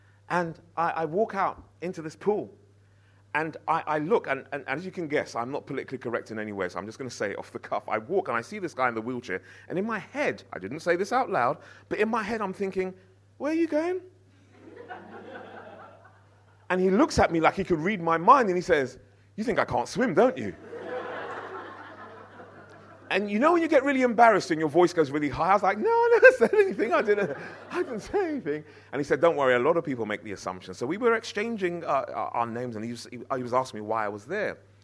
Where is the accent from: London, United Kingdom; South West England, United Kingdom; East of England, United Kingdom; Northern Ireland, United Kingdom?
London, United Kingdom; Harrow; that's where I was brought up in Harrow